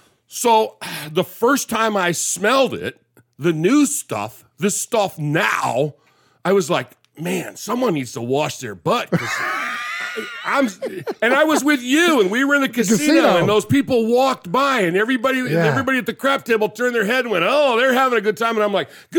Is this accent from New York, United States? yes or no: no; California, United States; You know, growing up in California in the 60s and the 70s